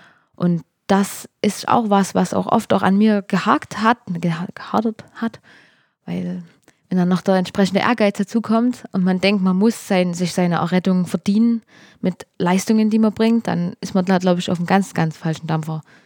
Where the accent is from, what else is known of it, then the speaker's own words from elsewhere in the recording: Wildenfels, Saxony, Germany; Also ich bin in Wildenfels bin ich aufgewachsen, lebe auch noch dort